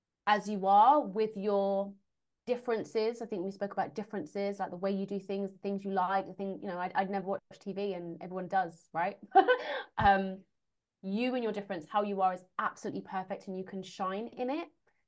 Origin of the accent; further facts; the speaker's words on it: London, United Kingdom; now in Manchester, United Kingdom; I bought a flat in Manchester, and I'm from London. I don't know anyone in Manchester